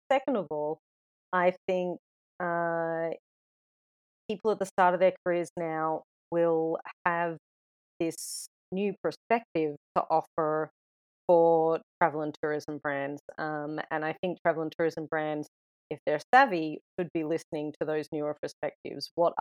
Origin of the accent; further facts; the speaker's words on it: Melbourne, Victoria, Australia; I'm from Melbourne originally